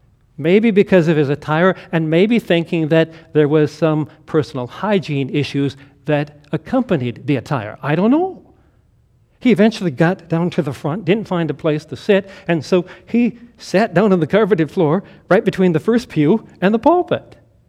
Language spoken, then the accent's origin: English; New Richmond, Wisconsin, United States; When I grew up in New Richmond, Wisconsin, at First Lutheran Church, there was an older couple named George and Maida Gregerson.